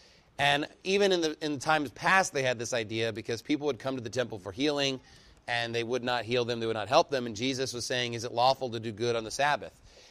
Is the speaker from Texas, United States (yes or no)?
yes; Canyon, Texas, United States; And when I grew up in Canyon, I don't know what it's like here, actually, but in Canyon we have dumpsters in the alley.